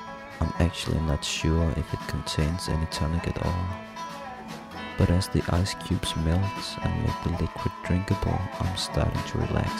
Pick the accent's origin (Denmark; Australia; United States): Denmark; When she hears I'm from Denmark, she starts a long praise of the Volvo cars